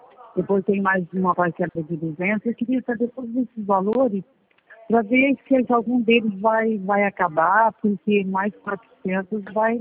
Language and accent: Portuguese; Rancharia, São Paulo, Brazil; born or raised there; also born or lived in Regente Feijó; now in Catanduva, Brazil